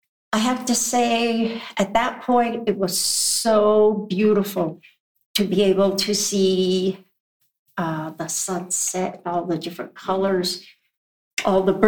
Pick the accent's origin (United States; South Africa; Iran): United States; Rosebud, South Dakota; I'm from South Dakota, Rosebud, Siganju.